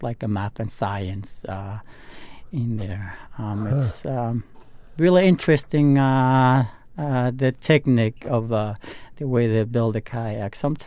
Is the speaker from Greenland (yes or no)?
yes; Greenland; English is a second language; moved away; When I moved from Greenland, you know, I was kind of wondering, what am I going to do here? English is my third language